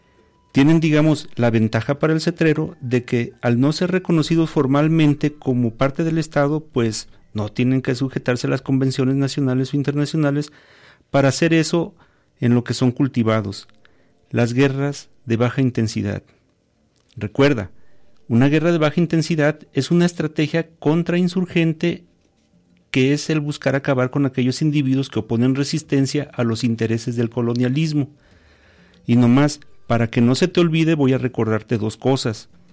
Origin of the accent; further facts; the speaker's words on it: Mexico; nosotros también somos estadounidenses. Nuestro país se llama Estados Unidos Mexicanos, no te lo olvides.